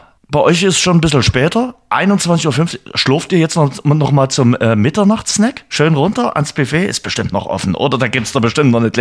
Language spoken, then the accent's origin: German; Weißig, Saxony, Germany; nach Weißig fast, nicht ganz, aber fast in meine alte Heimat fahren können.